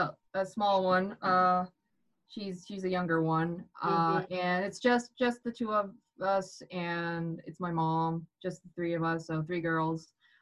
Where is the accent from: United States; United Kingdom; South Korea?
South Korea; I'm from South Korea.